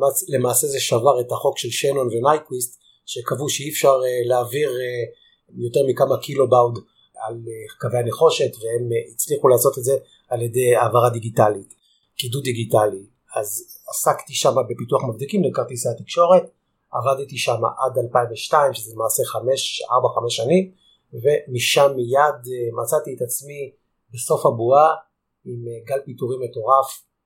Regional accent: Jerusalem, Jerusalem District, Israel; אני ירושלמי

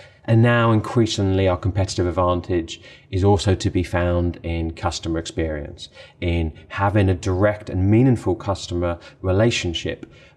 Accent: United Kingdom; as someone growing up in Britain

